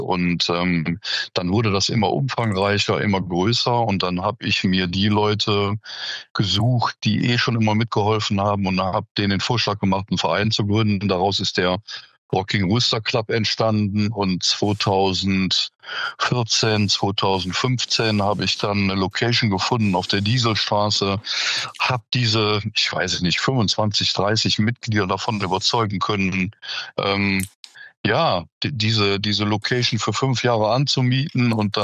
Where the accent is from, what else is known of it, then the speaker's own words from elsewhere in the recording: Düsseldorf, North Rhine-Westphalia, Germany; Ich komme aus Düsseldorf ursprünglich, bin 1981 nach Grüten gezogen und von Grüten 1982 nach Hahn.